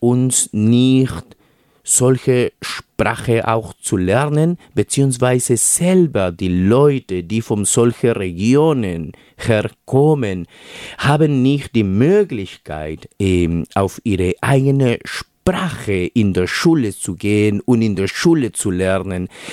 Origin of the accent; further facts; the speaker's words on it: Peru; German is a second language; Ich komme aus Peru her.